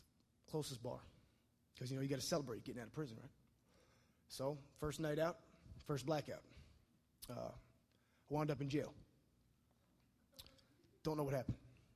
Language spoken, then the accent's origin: English; Brooklyn, New York, United States; I'm from Brooklyn, New York. It's a little city. You might have heard of it. I'm Italian.